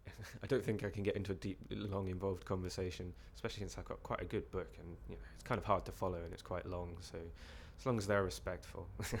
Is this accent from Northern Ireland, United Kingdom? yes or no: no; Glasgow, Scotland, United Kingdom; I'm 24 and I'm from Glasgow.